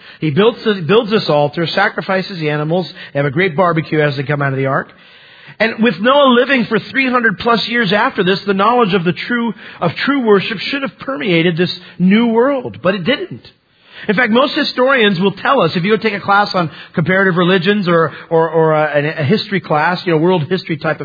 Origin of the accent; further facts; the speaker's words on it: New York, United States; born there; moved away; I was born in New York. So when we moved down here, there were certain things that were a little bit different, you know.